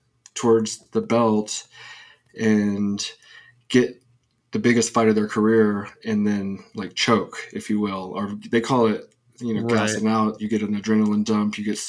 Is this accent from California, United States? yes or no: yes; California, United States; I'm actually from Orange County. I graduated from Marina, or I didn't graduate, but I went to high school in Orange County